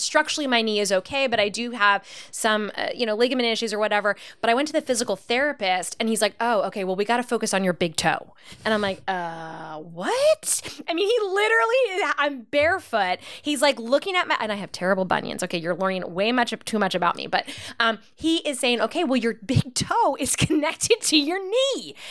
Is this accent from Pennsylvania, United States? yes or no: yes; Pennsylvania, United States; also born or lived in San Diego; because I'm born and raised in America, grew up in Pennsylvania, lived in San Diego.